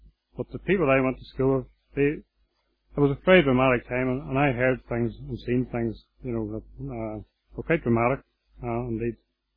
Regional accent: Londonderry, Northern Ireland, United Kingdom; now in Portstewart, United Kingdom; I'm not from Port Stewart, like most people in Port Stewart. Most people come here to live, and I'm no exception to that. And I was brought up in Londonderry.

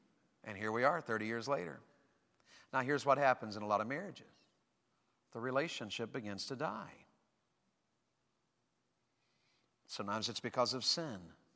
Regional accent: Tennessee, United States; She's from Ohio. I'm from Tennessee.

